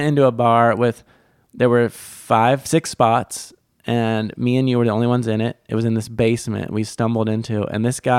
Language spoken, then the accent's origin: English; United States; I was humbled as an American by the abundance.